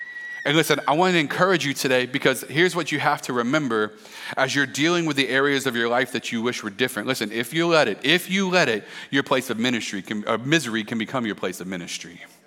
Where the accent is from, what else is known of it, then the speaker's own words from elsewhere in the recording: Pensacola, Florida, United States; I grew up in this city. I grew up in Pensacola.